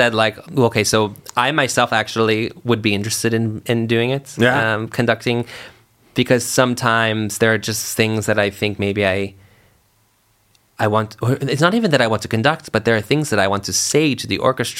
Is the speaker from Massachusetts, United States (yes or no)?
yes; Massachusetts, United States; Yeah, I'm from Massachusetts, and I love to drive.